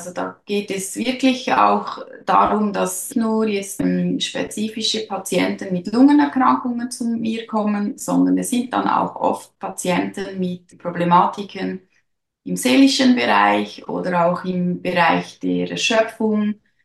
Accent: Aarau, Aargau, Switzerland; ich komme aus Aarau.

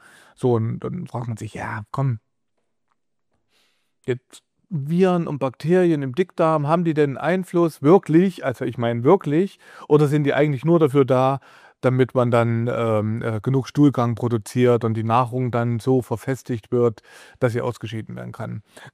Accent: Thuringia, Germany; now in Berlin, Germany; Ich als Thüringer Jung, der in Berlin lebt, liebt Bratwürste, weil er aus Thüringen kommt. Ich bin so aufgewachsen.

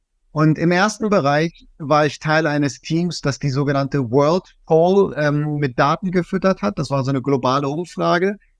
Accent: Germany; Ich bin als Migrant in Deutschland aufgewachsen, so zwischen den Welten, wie das viele Migranten erfahren.

